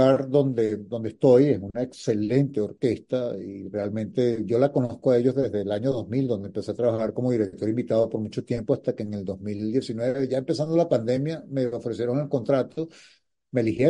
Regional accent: Barquisimeto, Lara, Venezuela; born there; moved away; also born or lived in Caracas, Venezuela; las raíces fueron en Venezuela. Y si bien nací en Barquisimeto, Caracas significó mucho para mí

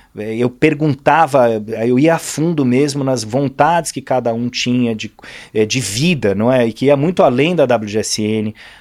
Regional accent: Brazil; um pouco pela nossa característica como brasileiro, um pouco pela minha própria característica e tal

